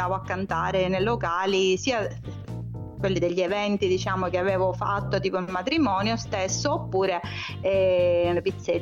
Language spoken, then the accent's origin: Italian; Catania, Sicily, Italy; now in Carlentini, Italy; Siciliana, sono una cantautrice siciliana, sono catanese, nata a Catania, parenti di Catania, genitori catanesi, però vivo a Carlentini, un paesino in provincia di Siracusa, cioè proprio a 20 minuti da Catania comunque.